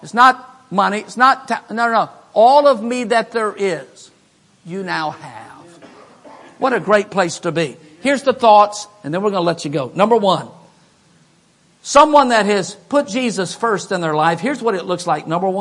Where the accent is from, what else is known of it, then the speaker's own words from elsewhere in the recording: Baton Rouge, Louisiana, United States; I remember growing up in Baton Rouge, it seemed like we never went to the store to buy new pants or new shirts.